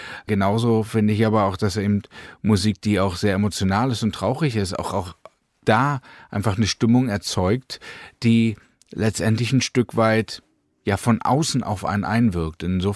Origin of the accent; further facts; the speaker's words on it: East Berlin, Berlin, Germany; Ich bin in der DDR groß geworden und das hängt halt natürlich auch nah beieinander in Ost-Berlin.